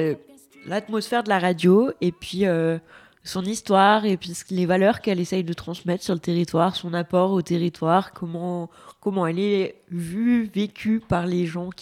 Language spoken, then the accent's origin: French; Provence-Alpes-Côte d'Azur, France; j'ai travaillé à Mulhouse, je suis originaire du Var et je suis partie de Chamonix.